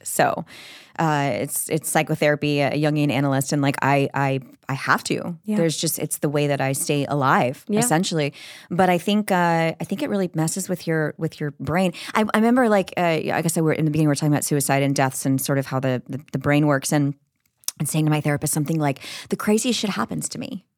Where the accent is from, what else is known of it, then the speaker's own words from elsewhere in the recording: Florida, United States; also born or lived in New York; I grew up in Florida for a little bit when my mom had agoraphobia and we had to like move from New York when I was a kid